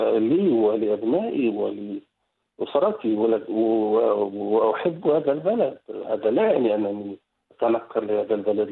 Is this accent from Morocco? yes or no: yes; Morocco; now in Netherlands; أجنبي هنا في هولندا وأقول أنا مغربي،